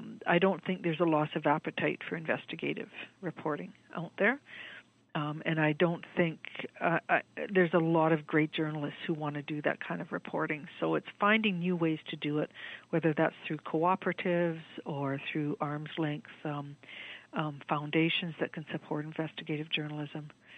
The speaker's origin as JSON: {"language": "English", "country": "Canada", "said": "But to me as a Canadian, that would be quite shocking"}